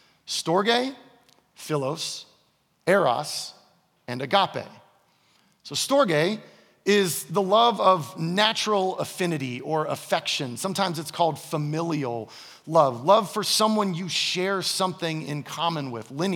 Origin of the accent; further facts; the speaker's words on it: Gainesville, Florida, United States; because I'm from Gainesville, Florida, and all my friends are diehard Florida fans.